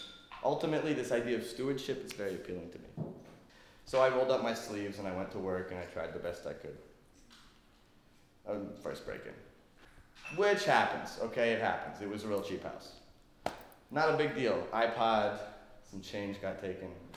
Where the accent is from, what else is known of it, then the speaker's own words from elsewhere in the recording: New York, United States; And I am from New York, forgive me, please.